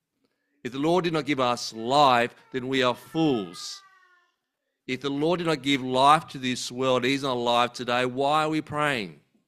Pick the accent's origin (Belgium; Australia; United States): Australia; I hope we as an Aussie church can get rid of our Aussie casualness towards God.